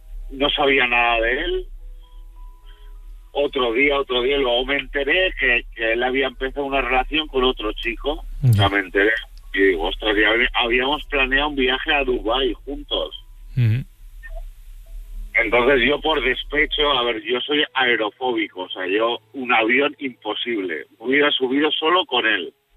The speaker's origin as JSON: {"language": "Spanish", "town": "Valencia", "region": "Valencian Community", "country": "Spain", "said": "yo soy de Valencia."}